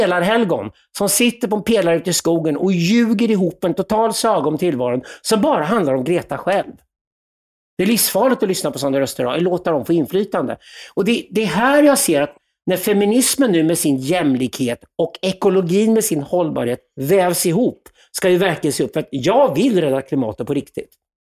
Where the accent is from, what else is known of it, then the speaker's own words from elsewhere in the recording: Zinkgruvan, Örebro County, Sweden; Nu är det så här att jag är uppvuxen i Vättern. I norra änden av Vättern finns det en ort som heter Zinkgruvan.